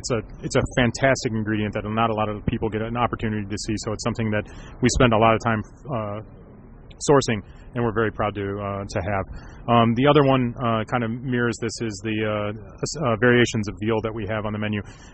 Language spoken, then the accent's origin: English; Michigan, United States; I grew up in Michigan, not far from Ann Arbor, actually